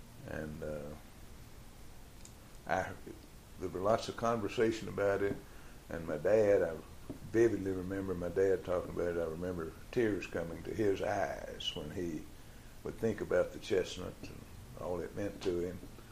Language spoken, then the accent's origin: English; Hazard, Kentucky, United States; I was born in Hazard, Kentucky, in the mountains in 1929. And I lived in town